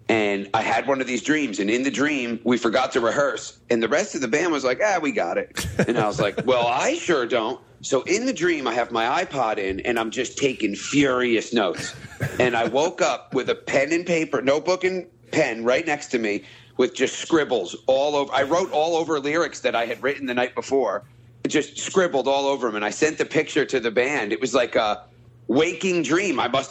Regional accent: Woodstock, New York, United States; now in Albany, United States; I grew up in Woodstock, but I moved upstate to Albany.

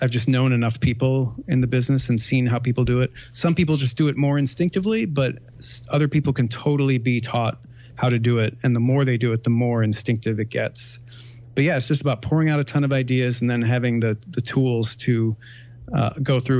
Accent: Midwest, United States; I come from the Midwest. I'm nice.

